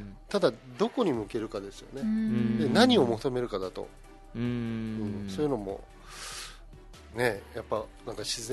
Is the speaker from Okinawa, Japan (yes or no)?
yes; Nago, Okinawa, Japan; 名護で生まれて本部のおじいちゃんの畑でつないながらとか行って、あの海で泳いでっていう